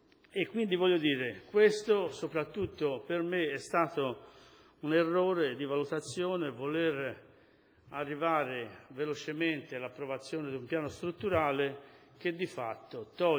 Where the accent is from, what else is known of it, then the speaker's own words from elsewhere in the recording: Valenzatico, Tuscany, Italy; born there; se io sono nato a Valenzatico più di 60 anni